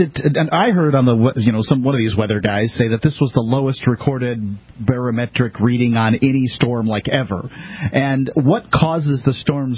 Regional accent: Florida, United States; So yeah, but your hurricanes, they're dumb. I'm from Florida.

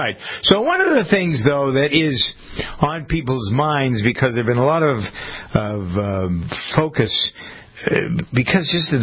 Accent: Framingham, Massachusetts, United States; I drive by one in the city that's next to my hometown of Framingham

